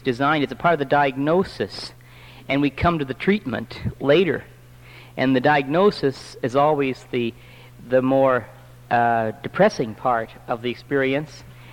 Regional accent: Sioux Falls, South Dakota, United States; I'm from Sioux Falls, South Dakota.

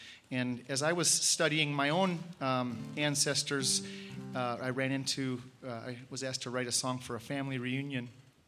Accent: Anchorage, Alaska, United States; being someone who came from the city. I grew up in Anchorage, Alaska, and here I was finding myself back on the farm

